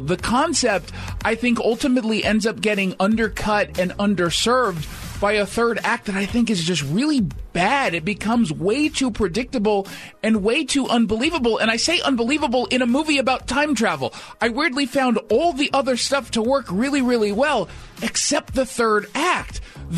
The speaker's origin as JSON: {"language": "English", "country": "United States", "lives_now": "Seattle, United States", "said": "simply as an American who happens to live, in this case, in Seattle?"}